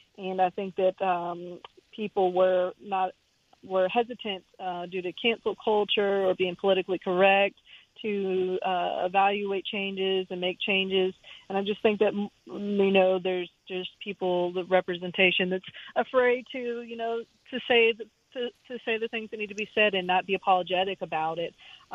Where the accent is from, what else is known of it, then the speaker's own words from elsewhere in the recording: Jacksonville, Florida, United States; also born or lived in Japan; I enlisted right out of high school. I'm from from Jacksonville, Florida. So graduated from Forest High School.